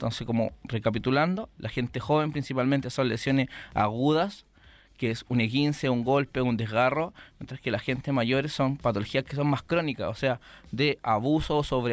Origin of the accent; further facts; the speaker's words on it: San Joaquín, Santiago Metropolitan Region, Chile; Yo soy de acá de San Joaquín, de la población La Legua. Mis padres son de acá, todo, nacido y criado en La Legua también.